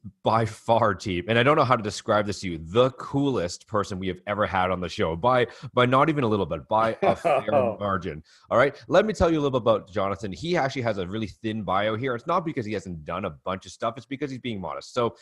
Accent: Calgary, Alberta, Canada; because I'm Canadian, I'm here in Calgary

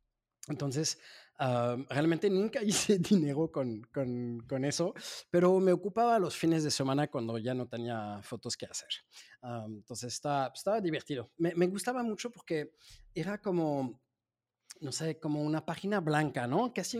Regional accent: France; Spanish is a second language; soy francés

